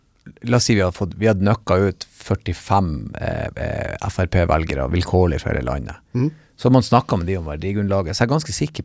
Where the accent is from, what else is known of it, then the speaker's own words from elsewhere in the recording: Nordland, Norway; vi er jo nordlendinger. Så når vi er her nede, så er vi nordlendinger. Men når vi er hjemme, Meløy